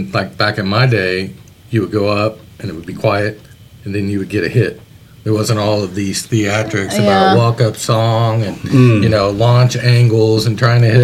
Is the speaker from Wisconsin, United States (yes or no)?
no; Kansas City, Missouri, United States; Yeah, so I grew up in Kansas City, and I had no idea what I wanted